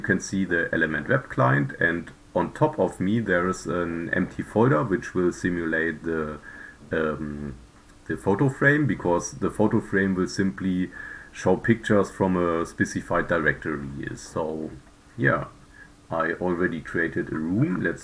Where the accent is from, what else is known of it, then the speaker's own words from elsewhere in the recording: Cologne, North Rhine-Westphalia, Germany; English is a second language; I'm software developer from Cologne in Germany.